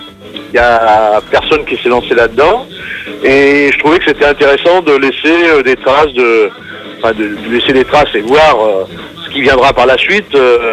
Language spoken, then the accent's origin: French; Centre-Val de Loire, France; Non, je suis du Loir-et-Cher.